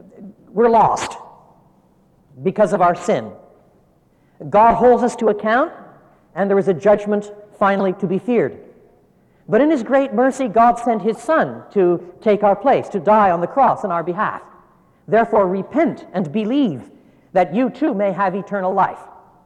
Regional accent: Canada; It's a privilege for me to be here, and I must, as a Canadian, thank you for putting on the snow to make me feel a little more welcome.

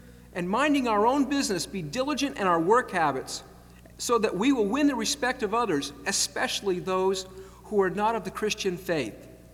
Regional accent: New England, United States; As a boy growing up in New England, some of my fondest memories while I was growing up there were to spend many a summer at a summer camp in New Hampshire.

